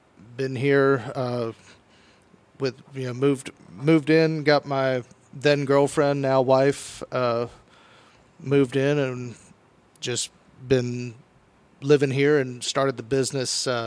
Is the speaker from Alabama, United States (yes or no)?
yes; Tuscaloosa, Alabama, United States; No, originally from Tuscaloosa and the Tuscaloosa area.